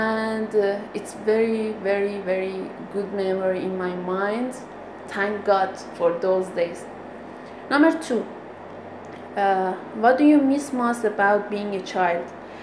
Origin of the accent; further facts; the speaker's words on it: Azna, Lorestan, Iran; English is a second language; I grew up in Azna city in Lorestan. Fortunately I could see four seasons in that place.